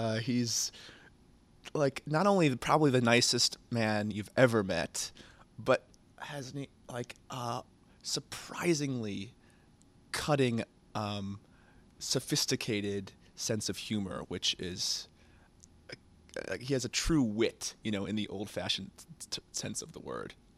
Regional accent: Massachusetts, United States; And I came up to the beautiful Berkshires, as you said, my hometown

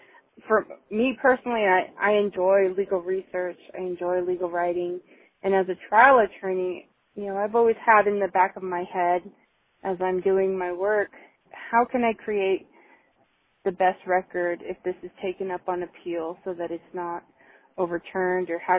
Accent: Kirtland, New Mexico, United States; I grew up in Kirtland, New Mexico. I should say I was born in Shiprock, New Mexico, and I was raised in Kirtland, New Mexico. So I'm a native New Mexican.

